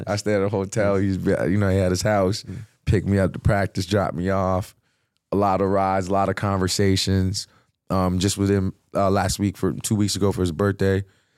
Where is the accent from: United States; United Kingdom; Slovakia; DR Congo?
DR Congo; Lubumbashi, Haut-Katanga; I'm like, jeez, how does this guy know I'm from Lubumbashi?